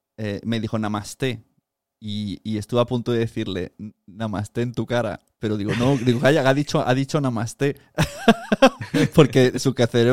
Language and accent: Spanish; Palau-solità i Plegamans, Catalonia, Spain; al castillo de mi pueblo, de Palau Plegamans